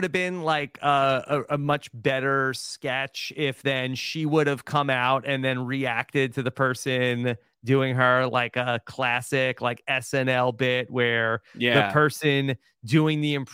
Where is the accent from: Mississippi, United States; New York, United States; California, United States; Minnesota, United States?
New York, United States; I'm coming from like I'm a New Yorker like at heart.